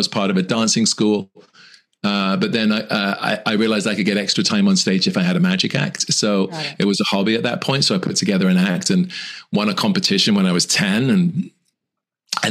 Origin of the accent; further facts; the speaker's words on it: Southend-on-Sea, East of England, United Kingdom; My hometown is Southend in England.